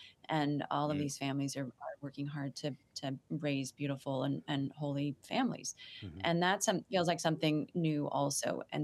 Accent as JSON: {"language": "English", "town": "Eugene", "region": "Oregon", "country": "United States", "tie": "born or raised there", "said": "You know, I grew up in Eugene, Oregon, you know, the marijuana capital of the world, and thought, I'm doing the most rebellious thing ever by becoming a Catholic in my 20s."}